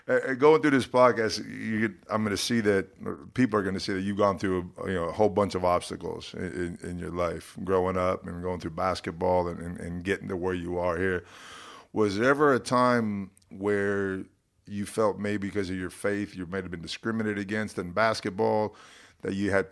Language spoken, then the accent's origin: English; Northeast, United States; if you permit me to be a little bit dumb, because I'm from the Northeast.